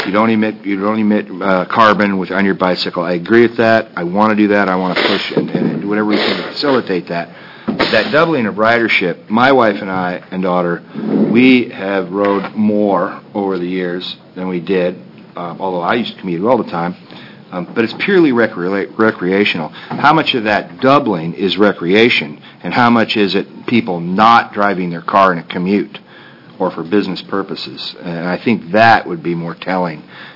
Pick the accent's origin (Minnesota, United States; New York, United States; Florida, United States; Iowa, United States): Iowa, United States; all the way from my hometown. And I don't even know where it starts, but it follows the rivers all the way to Des Moines. It's 70 miles away, going through rural Iowa